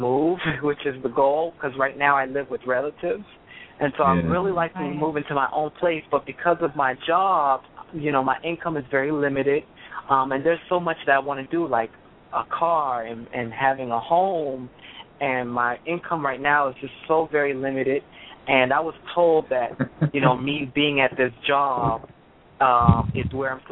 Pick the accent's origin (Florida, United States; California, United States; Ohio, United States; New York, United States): Florida, United States; Miami; I'm from Miami.